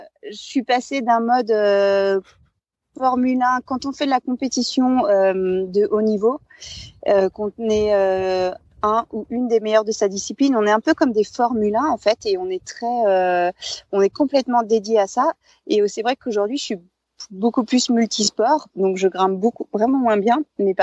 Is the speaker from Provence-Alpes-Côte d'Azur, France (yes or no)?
no; Bourg-Saint-Maurice, Auvergne-Rhône-Alpes, France; je suis née en Savoie à Bourg-Saint-Maurice-les-Arcs et j'ai grandi et vécu en montagne toute ma vie jusqu'à présent.